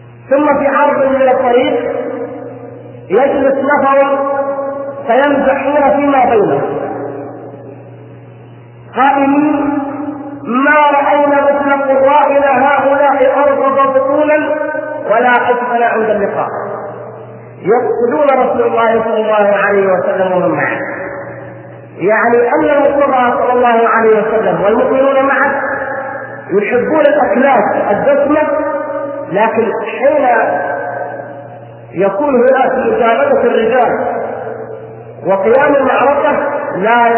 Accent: Saudi Arabia; أعتذر لإخوتنا من غير السعوديين، أقول بلهجتنا العامة البلدية

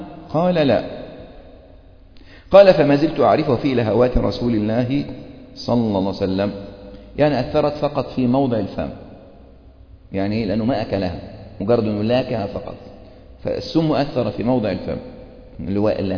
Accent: Egypt; قلت له انا من مصر.

